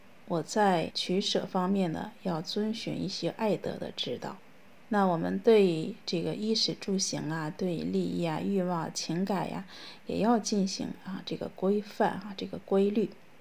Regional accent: China; 我们中国人呢，非常重视这个毅力这边哈

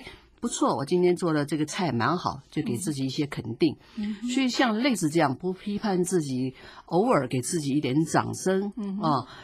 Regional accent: China; 所以我们尤其是我们中国人不太容易去夸赞别人

